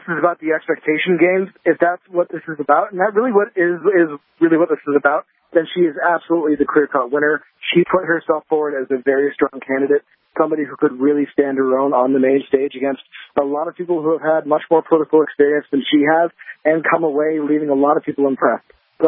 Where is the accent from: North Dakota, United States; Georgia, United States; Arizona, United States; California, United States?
California, United States; I'm from Northern California, but I used to come up to Southern California a lot, so it's just great to be back in my home, you know, state.